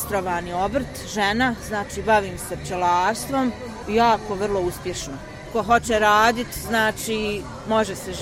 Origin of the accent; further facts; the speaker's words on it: Tuzla, Federation of Bosnia and Herzegovina, Bosnia & Herzegovina; bavim se pčelarstvom i dolazim iz Tuzle.